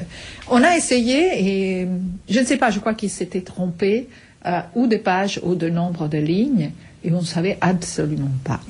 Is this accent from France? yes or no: no; Italy; French is a second language; Je l'ai perdue quand je suis partie d'Italie.